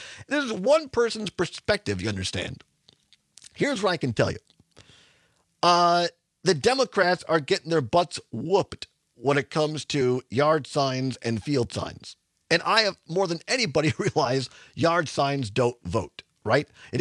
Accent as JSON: {"language": "English", "town": "Richland Center", "region": "Wisconsin", "country": "United States", "tie": "born or raised there", "lives_now": "Madison, United States", "said": "So I grew up in Richland Center, as many of you know, Southwest Wisconsin. I have lived in Madison here for the better part of 20 years"}